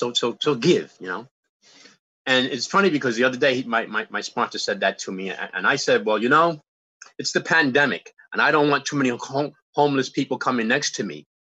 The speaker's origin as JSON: {"language": "English", "town": "Brooklyn", "region": "New York", "country": "United States", "tie": "born or raised there", "said": "I grew up in Brooklyn. I was the youngest of six kids."}